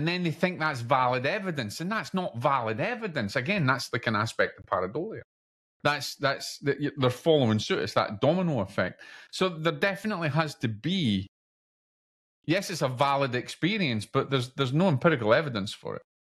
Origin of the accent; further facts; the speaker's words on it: Scotland, United Kingdom; I don't know if I'm saying that right because I'm Scottish.